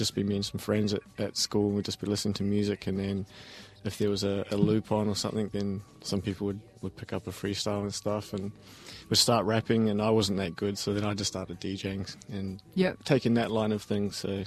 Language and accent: English; New Zealand; now in Melbourne, Australia; I'm from Aotearoa. I've been in Melbourne for 6 years.